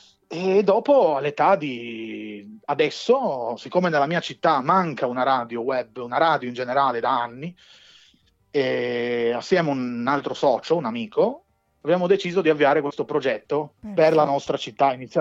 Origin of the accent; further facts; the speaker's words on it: Gorizia, Friuli-Venezia Giulia, Italy; Sono di Gorizia, sì.